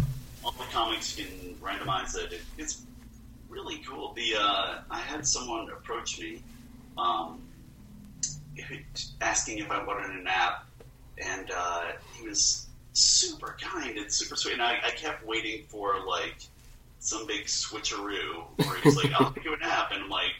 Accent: Massachusetts, United States; moved away; Like I said before, I grew up in Massachusetts, and I came out here to the Midwest

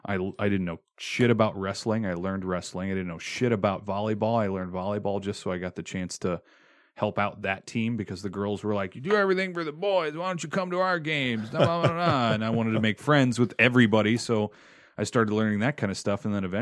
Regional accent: Three Oaks, Michigan, United States; now in St. Joseph, United States; I live in St. Joseph. I'm from Three Oaks around here in Michigan.

